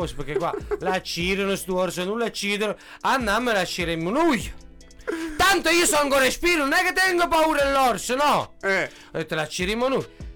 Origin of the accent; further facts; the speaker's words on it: Vercelli, Piedmont, Italy; born there; sono nato a Vercelli.